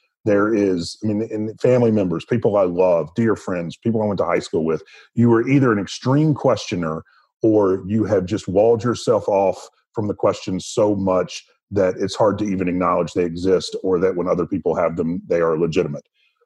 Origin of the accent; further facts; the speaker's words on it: Southern United States, United States; this idea of living with ancestors and with ghosts is certainly a daily part of life growing up in the South.